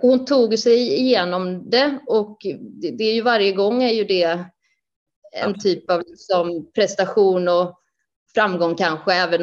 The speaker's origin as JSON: {"language": "Swedish", "town": "Vänersborg", "region": "Västra Götaland County", "country": "Sweden", "said": "Jag är ju från Vänersborg, så att Lidköping var ju alltid vår den klubben vi åkte till under juniortiden."}